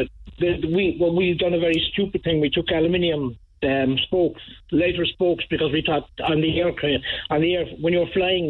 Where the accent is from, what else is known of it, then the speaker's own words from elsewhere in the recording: Ireland; especially being Irish, you know.